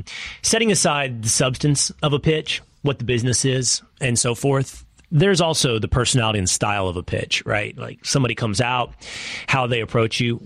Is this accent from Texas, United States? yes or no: yes; Texas, United States; almost all of my friends where I grew up in Texas are all small business owners or entrepreneurs